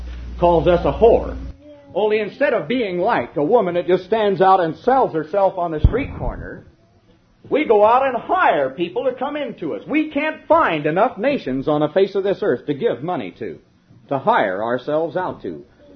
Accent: United States; Now, here I am, and even if you want to look at it in a worldly way, I'm an American.

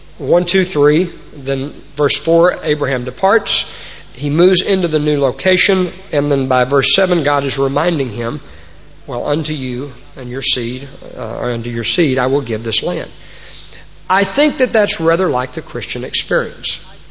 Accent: United States; And I'm here again as an American to tell you my country's leading the way.

